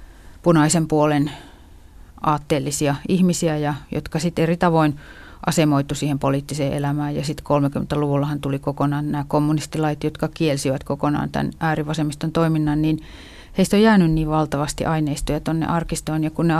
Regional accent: Kuopio, North Savo, Finland; tuolla Savossa, mistä olen kotoisin, Kuopiossa.

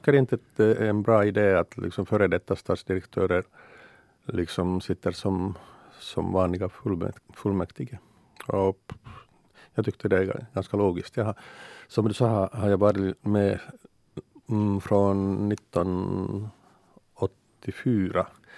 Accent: Helsinki, Uusimaa, Finland; Och Helsingfors är min hemstad, så det är ganska naturligt att jag fortsätter till slut.

